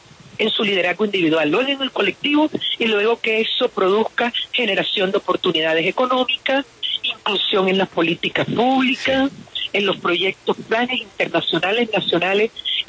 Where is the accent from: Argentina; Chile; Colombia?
Colombia; soy una mujer negra, ya eso es bastante, y soy mujer y soy colombiana